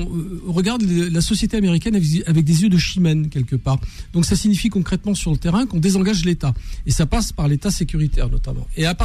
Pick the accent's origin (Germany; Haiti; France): France; also born or lived in Algeria; j'ai été conçu au Maroc, je suis né en Algérie, donc quelque part, j'ai grandi en France